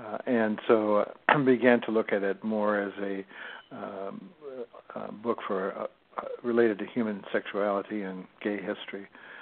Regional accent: Nebraska, United States; He grew up in Idaho and I grew up in Nebraska, but we grew up at the same time.

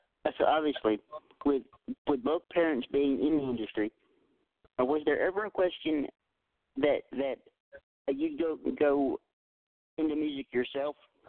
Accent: Tennessee, United States; of course, I'm Tennessee born and raised myself. I live about 2.5 hours from Nashville.

